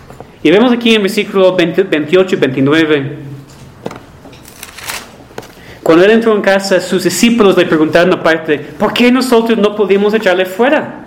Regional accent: Mexico; ¿Y qué es la primera cosa que hacemos como buenos mexicanos?

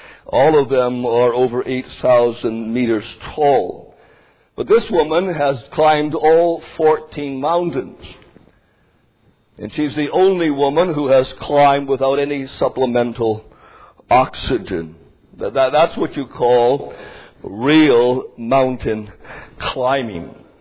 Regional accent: Cassiar, British Columbia, Canada; When I grew up in British Columbia, there were 3 years that we lived there for those early years of grade school, grade 1, 2, and 3. We lived in a small mining town, I think I've told you this many times, some of you anyways, called Cassiar, B.C.

